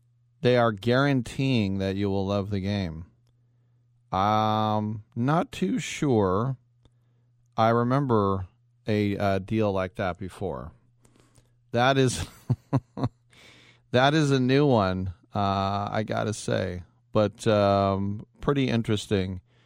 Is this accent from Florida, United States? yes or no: no; Berkeley, California, United States; Now, I'm from Berkeley, California, and I can tell you some people very passionately believe in a cause